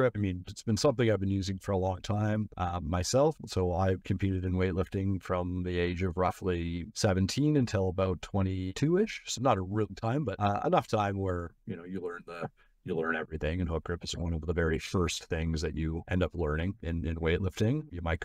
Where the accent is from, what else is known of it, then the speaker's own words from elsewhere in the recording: Calgary, Alberta, Canada; now in United States; I'm from Calgary, Alberta in Canada.